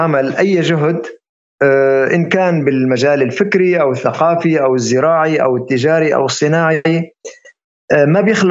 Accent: Syria; now in Europe; لنظل نسمع رأينا كشعب عربي، كإنسان سوري، كمثقف عربي

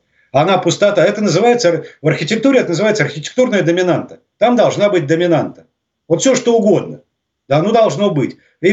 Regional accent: Moscow, Russia; Я москвич коренной, я так получилось, что мимо этого памятника в школу ездил, я на Пушкинской площади учился.

